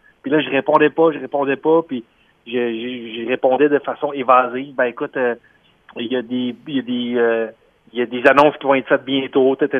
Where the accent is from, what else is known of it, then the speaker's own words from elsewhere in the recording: Quebec City, Quebec, Canada; also born or lived in Montreal; Moi, je viens de Québec, puis j'ai fait 20 ans à Montréal